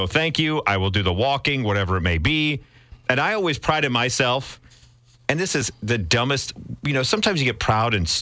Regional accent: Chicago, Illinois, United States; also born or lived in Quad Cities; I thought, coming from, the Quad Cities, and I grew up around Chicago, I'm like, how big can this actually be?

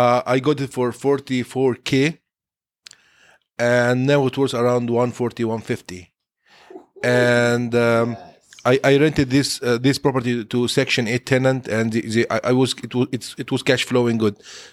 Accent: Egypt; moved away as an adult; now in United States; So I grew up in Egypt.

